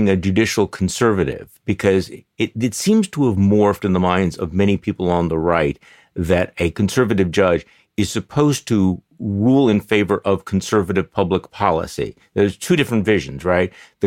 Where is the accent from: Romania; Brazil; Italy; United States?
United States; Wisconsin; what's going on here in my home state of Wisconsin